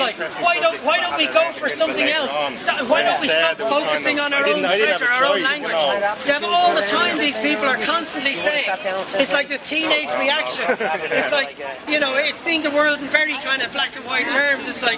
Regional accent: Ireland; That's why it's much better that we as Irish people learn our own language from a very young age.

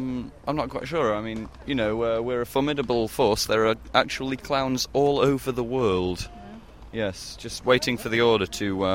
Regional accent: Yorkshire and the Humber, United Kingdom; Down south, South Yorkshire.

